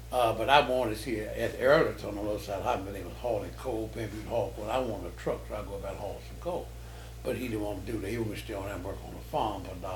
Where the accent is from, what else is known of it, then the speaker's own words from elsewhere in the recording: Trigg County, Kentucky, United States; Well, I grew up in Trigg County. That's down in the western part of Kentucky, around Cadiz, Gracie. And I came to Louisville in 47